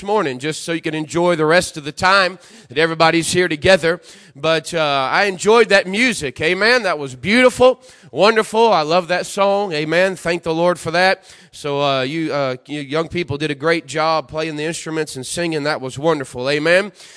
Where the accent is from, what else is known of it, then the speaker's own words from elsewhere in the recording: United States; I'm from America, most of you are from here, Canada